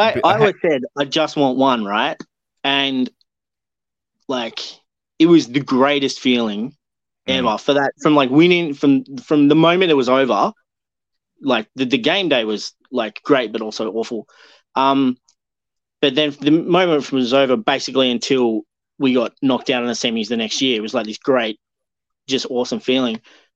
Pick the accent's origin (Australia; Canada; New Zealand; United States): Australia; Canberra, Australian Capital Territory; I'm from Canberra.